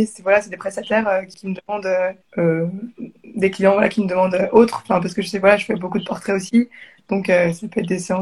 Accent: Strasbourg, Grand Est, France; now in Paris, France; Bah, du coup, je suis sur Paris. Je suis de Strasbourg. Donc, je bouge. Donc, j'ai fait Strasbourg, Reims, Paris.

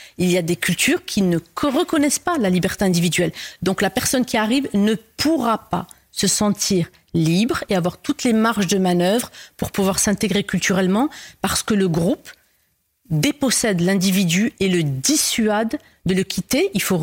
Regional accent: Algeria; moved away as an adult; now in France; vu que je viens d'Algérie, j'ai fait des études en Algérie, je suis venue en France

